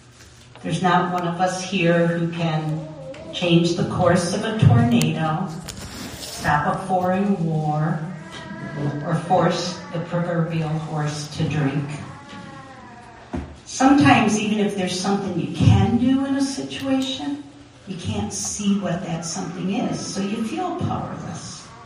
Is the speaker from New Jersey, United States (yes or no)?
yes; New Jersey, United States; When I was a little girl, about 5 or 6 years old, I was raised in New Jersey, and we vacationed at the Jersey Shore.